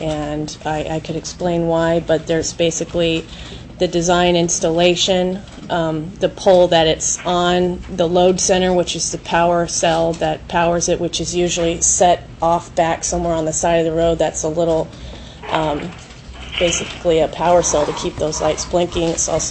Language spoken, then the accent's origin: English; Anchorage, Alaska, United States; Yeah, I grew up in Anchorage.